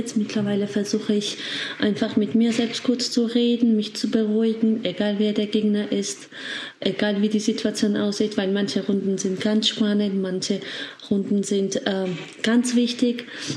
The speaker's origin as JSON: {"language": "German", "country": "Georgia", "moved": "yes", "lives_now": "Germany", "said": "Frauen-internationale Meisterin im Schach. Ich komme ursprünglich aus Georgien, lebe ich aber in Deutschland seit fast 10 Jahren."}